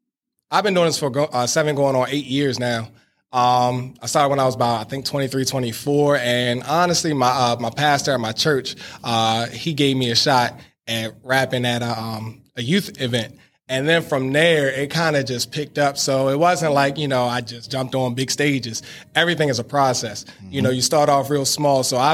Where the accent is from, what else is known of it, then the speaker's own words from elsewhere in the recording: Baltimore, Maryland, United States; I'm from Baltimore, Maryland.